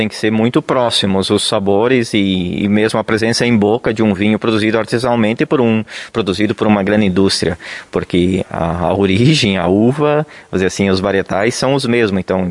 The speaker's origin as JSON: {"language": "Portuguese", "town": "Lagoa Vermelha", "region": "Rio Grande do Sul", "country": "Brazil", "tie": "born or raised there", "said": "Sim, eu sou natural aqui de Lagoa Vermelha … sou natural aí da Campina, do sítio do Erval."}